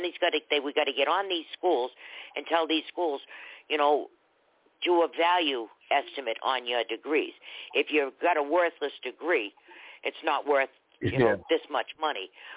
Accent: Boston, Massachusetts, United States; I came from Boston. There's no Republicans in Boston.

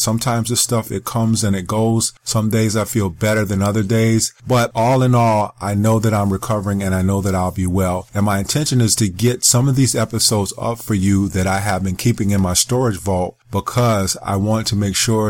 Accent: South Carolina, United States; my genealogy growing up in South Carolina.

